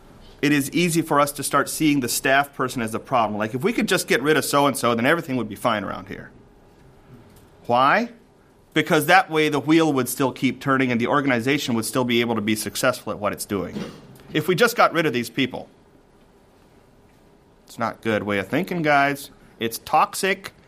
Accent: Goshen, Indiana, United States; I grew up in Goshen, Indiana. It's similar and different.

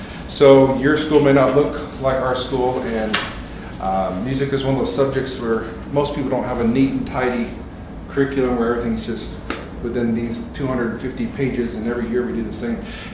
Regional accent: Texas, United States; I'm from Texas.

